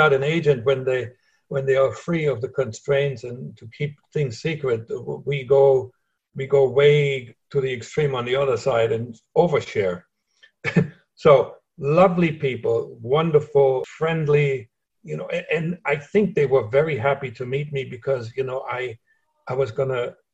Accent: Germany; accent: German; English is a second language; they figured that I had enough talent to get to a point that I can shed most of my German accent to credibly claim that I was born in the U.S.

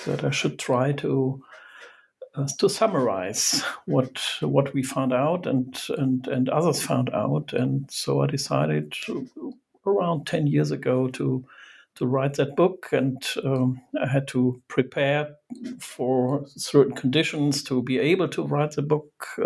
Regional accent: Germany; I'm from Germany

